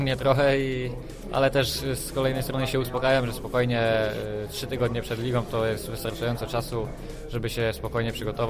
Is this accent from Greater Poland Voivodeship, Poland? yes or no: yes; Witkowo, Greater Poland Voivodeship, Poland; dodatkowo jakieś indywidualne treningi u siebie w Witkowie mam, tam skąd pochodzę.